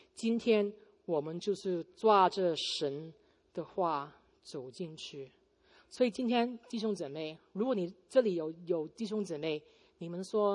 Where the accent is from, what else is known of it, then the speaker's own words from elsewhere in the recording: Guangdong, China; 我们广东人呢，有一个讲法，不知道国语怎么讲